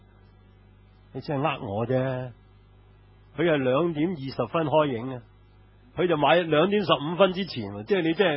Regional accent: China; 我哋中國人始終都係矮細，個樣細啲嘅

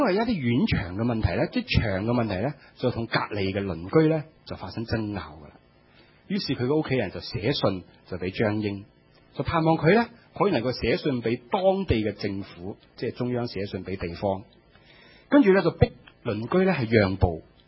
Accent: China; 我们中国人自古呢就很崇尚这种的美德

